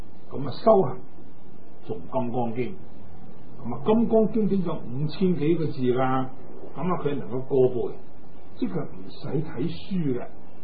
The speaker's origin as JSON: {"language": "Cantonese", "country": "China", "said": "我們身為中國人，也是中國的佛教徒"}